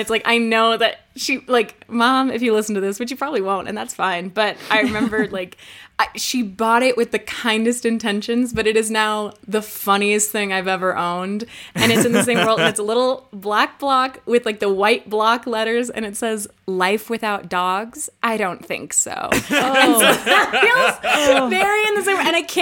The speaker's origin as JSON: {"language": "English", "town": "Los Angeles", "region": "California", "country": "United States", "said": "I'm from LA."}